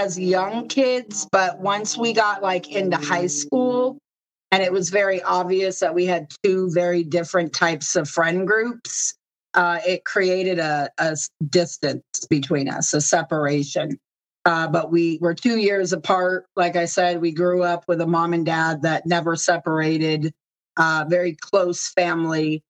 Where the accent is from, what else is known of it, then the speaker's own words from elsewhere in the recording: Las Vegas, Nevada, United States; And growing up in Vegas, that's known as Sin City, it's like one or the other.